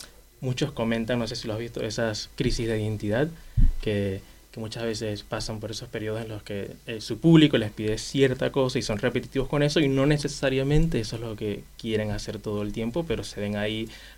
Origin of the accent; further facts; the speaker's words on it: Venezuela; now in Argentina; Vengo de Venezuela originalmente. En Venezuela estaba estudiando Ingeniería Mecánica.